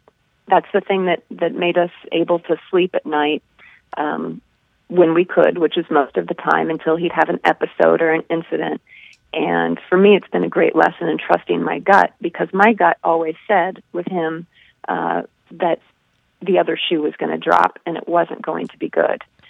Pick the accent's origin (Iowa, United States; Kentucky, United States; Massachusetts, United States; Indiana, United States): Indiana, United States; I became aware that some things about growing up in Indiana and many things about my brother were unusual.